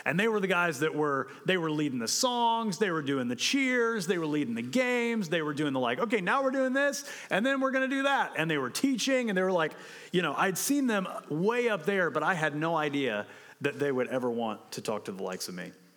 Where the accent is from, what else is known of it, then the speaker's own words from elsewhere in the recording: Atlanta, Georgia, United States; I grew up in Atlanta, so they invite me to the Six Flags hang.